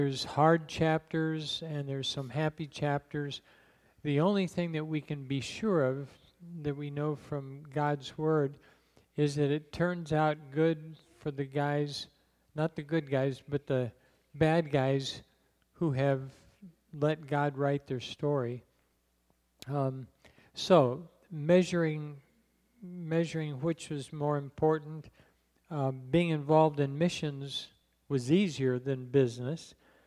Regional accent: Ecuador; moved away as an adult; I grew up, was born and raised in Ecuador, South America, and I didn't really come to Gringolandia, Disney World, until I came to college.

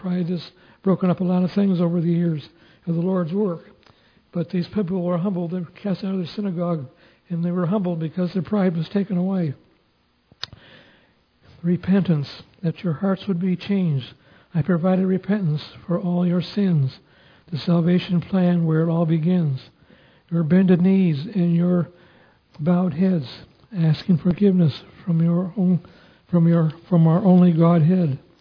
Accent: Oxford, Michigan, United States; also born or lived in Davidson, Michigan; My dad had built a new house for my mother in Metamora, Michigan, I was born in Davidson, Michigan, but I was raised in Oxford, Michigan. That's where I grew up.

